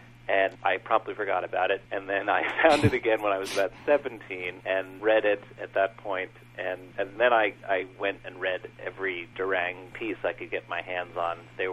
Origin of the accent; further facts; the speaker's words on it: Elm, New York, United States; I grew up in Elm, New York.